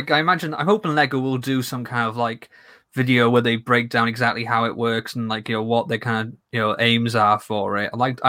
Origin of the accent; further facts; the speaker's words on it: United Kingdom; Plus, of course, as I mentioned before, we're British and we love a good grumble.